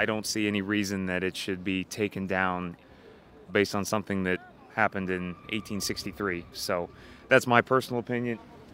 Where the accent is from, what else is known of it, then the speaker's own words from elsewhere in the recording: Parkersburg, West Virginia, United States; I was born and raised in Parkersburg.